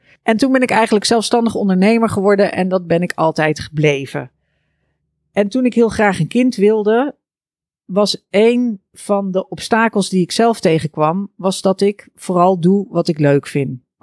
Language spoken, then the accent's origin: Dutch; Maastricht, Limburg, Netherlands; Ik kwam uit Maastricht. En Maastricht, het leuke aan Maastricht is, het heeft gewoon 1 centrum.